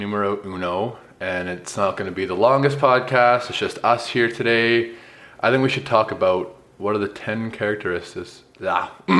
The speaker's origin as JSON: {"language": "English", "town": "Okotoks", "region": "Alberta", "country": "Canada", "said": "I'm from Okotoks, Alberta. I'm 5'6 in heels."}